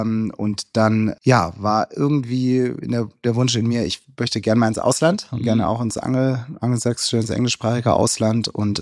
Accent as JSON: {"language": "German", "town": "Ludwigsburg", "region": "Baden-Württemberg", "country": "Germany", "tie": "born or raised there", "also_born_or_lived": "Stuttgart / Rutesheim", "said": "Ich bin dann aufgewachsen erst in Rutesheim, dann in Ludwigsburg vor allem. Das ist so im Speckgürtel von Stuttgart, eine ganz schöne Barockstadt."}